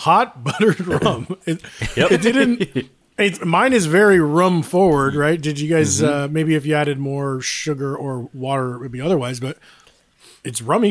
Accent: New York, United States; I'm from the Catskill Mountains.

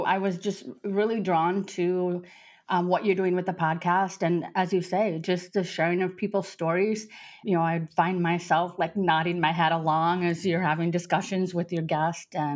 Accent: South Dakota, United States; moved away as an adult; now in Nice, France; I grew up in South Dakota.

